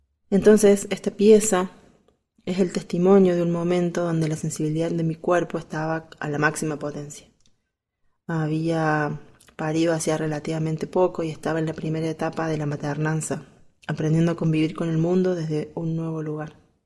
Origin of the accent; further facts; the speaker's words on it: Córdoba, Argentina; soy de Córdoba, Argentina.